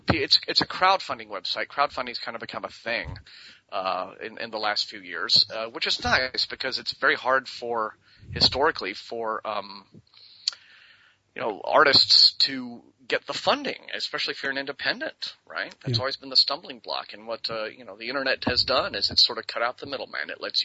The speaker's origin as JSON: {"language": "English", "town": "Austin", "region": "Texas", "country": "United States", "tie": "born or raised there", "said": "I learned about an interesting historical case about my hometown, Austin, Texas."}